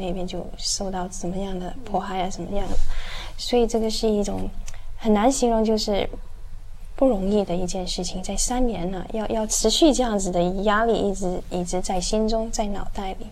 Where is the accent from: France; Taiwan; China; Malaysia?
Malaysia; 我是马来西亚人